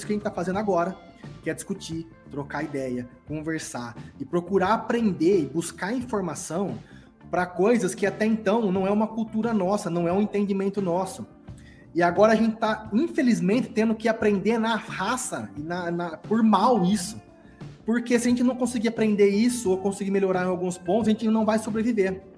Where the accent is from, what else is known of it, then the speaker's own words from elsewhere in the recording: Brazil; Eu sou brasileiro e eu estou nesse mesmo bolo.